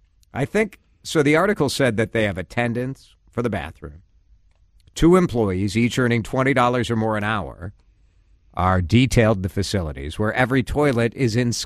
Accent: Midwest, United States; You know what? I'm from the Midwest.

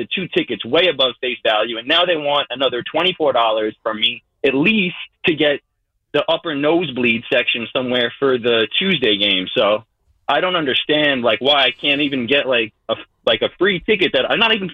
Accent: Elmont, New York, United States; now in Los Angeles, United States; So I live out in L.A., but I'm from Elmont.

